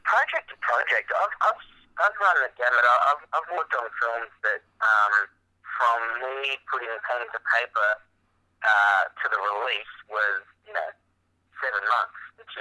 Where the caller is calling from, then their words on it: Hollywood, California, United States; I'm calling from Hollywood, literally Hollywood. It's a trailer house.